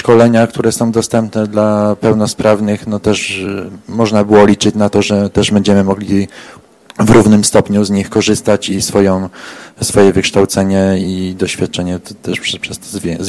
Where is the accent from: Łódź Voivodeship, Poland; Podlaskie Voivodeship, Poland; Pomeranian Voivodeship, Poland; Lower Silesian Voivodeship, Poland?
Łódź Voivodeship, Poland; Łódź; Ja jestem z Łodzi